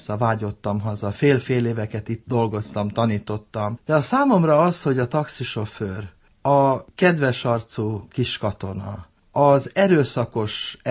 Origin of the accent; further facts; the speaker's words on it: Hungary; Magyarországon születtem, hosszú évekig Magyarországon éltem, itt tanultam, itt kezdődött és folytatódott az egzisztenciám, itt szültem a gyerekeimet, de tekintettel arra, hogy zsidónak érzem magam, zsidónak is éreztem magam mindig, családom vegyes volt